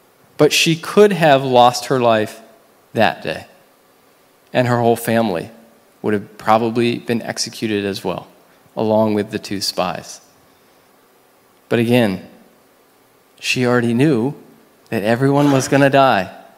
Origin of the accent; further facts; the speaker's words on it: United States; I'm talking about Rahab, not me. I'm from America.